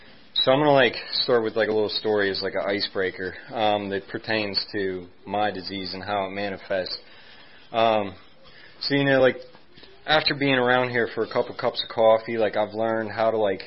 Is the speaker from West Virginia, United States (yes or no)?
no; Bridgeville, Pennsylvania, United States; And I grew up in Bridgeville, South Fayette area, South Hills of Pittsburgh.